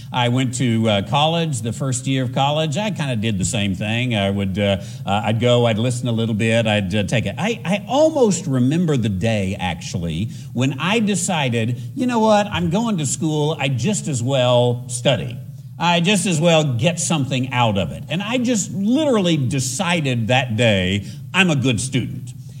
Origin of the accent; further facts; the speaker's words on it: New Mexico, United States; I grew up in New Mexico. I went to school in New Mexico, and New Mexico is 49th, it was at the time anyway, 49th out of 50 in education.